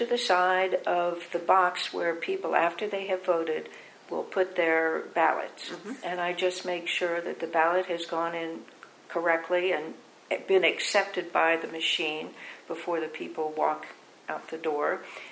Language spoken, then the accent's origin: English; Kansas, United States; Well, when I lived, I came from Kansas.